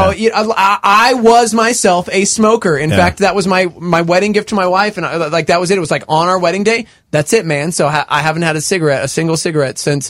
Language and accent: English; Amarillo, Texas, United States; I'm from Amarillo.